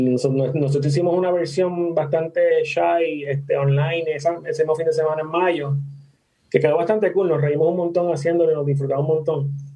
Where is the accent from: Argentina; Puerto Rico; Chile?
Puerto Rico; Dorado; nos criamos juntos aquí en Dorado.